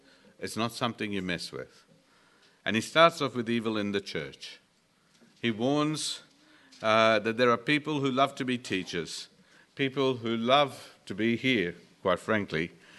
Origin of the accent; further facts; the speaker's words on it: Dulwich Hill, New South Wales, Australia; You're probably wishing I didn't know what it meant, but I grew up in Dulwich Hill, folks, I did.